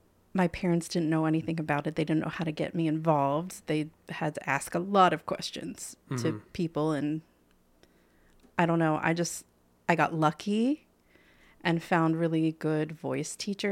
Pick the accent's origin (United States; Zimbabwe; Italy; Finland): United States; Lebanon; anything from my hometown.